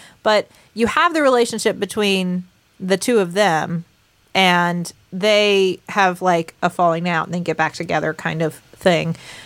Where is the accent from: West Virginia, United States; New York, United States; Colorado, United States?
West Virginia, United States; even though we grew up here in West Virginia, where, like, things aren't the most progressive.